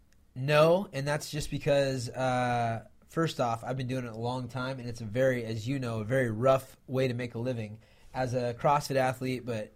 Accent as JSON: {"language": "English", "town": "Sacramento", "region": "California", "country": "United States", "tie": "born or raised there", "said": "It was in my hometown in a you know, the arena that has kind of helped save Sacramento as a community."}